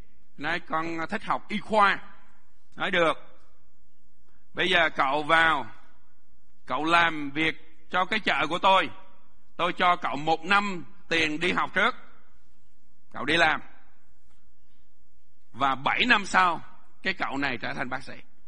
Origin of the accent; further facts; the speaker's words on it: Quang Ninh, Vietnam; born there; Tại vì tôi sinh ra ở Quảng Ninh, ở đó có mỏ than.